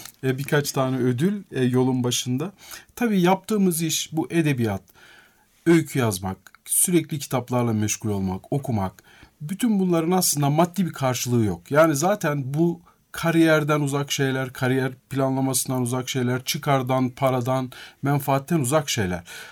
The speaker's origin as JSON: {"language": "Turkish", "town": "Of", "region": "Trabzon", "country": "Turkey", "tie": "born or raised there", "said": "Uğurlu köyünde, orada doğdum ben. 15 yıl orada büyüdüm, yaşadım."}